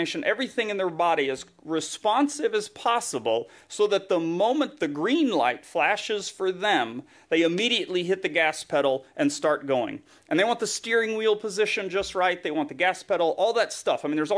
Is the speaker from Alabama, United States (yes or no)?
no; Tennessee, United States; When I was a child growing up in Tennessee, my dad and I would watch this sport